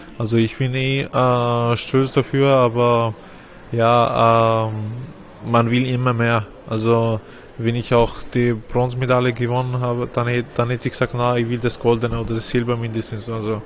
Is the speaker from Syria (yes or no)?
no; Austria; born there; Meine Eltern, die kommen aus Ägypten. Mein Vater ist nach Österreich gekommen seit 1989 oder 88. Und seit 89 oder 88 lebt da in Österreich die ganze Zeit. Wir sind auch hier geboren, ich und meine Geschwister. Wir sind hier auch aufgewachsen.